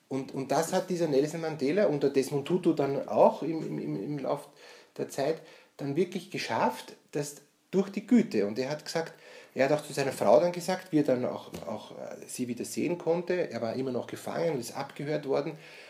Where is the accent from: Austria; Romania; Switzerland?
Austria; Haben wir die Lektion noch nicht gelernt als Österreicher?